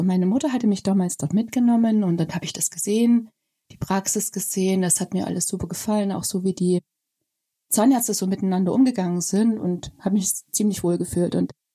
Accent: Bad Elster, Saxony, Germany; born there; Ich bin in Bad Elster geboren, bin dann zum Studium in Leipzig gewesen.

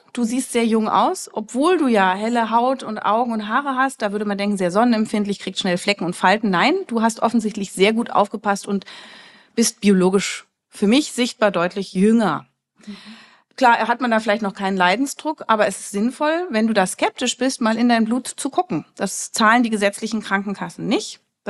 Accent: Berlin, Germany; ich komme aus Berlin

